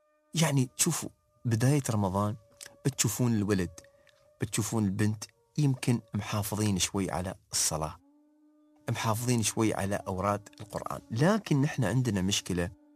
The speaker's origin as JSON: {"language": "Arabic", "country": "United Arab Emirates", "said": "نحن كعوائل إماراتية"}